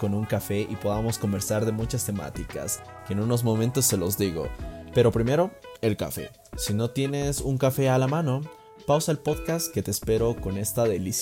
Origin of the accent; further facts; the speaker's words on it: La Paz, Bolivia; Soy de La Paz, Bolivia, paceño de corazón, por eso lo de altura.